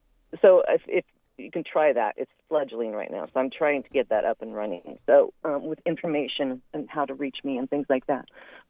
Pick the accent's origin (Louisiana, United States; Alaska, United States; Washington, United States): Washington, United States; I'm from Eastern Washington.